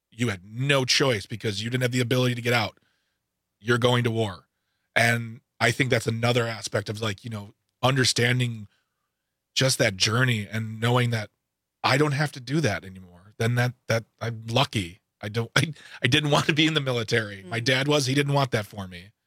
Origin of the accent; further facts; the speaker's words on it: Waukesha, Wisconsin, United States; growing up, I grew up here in Waukesha, and the VFW on Summit is now gone.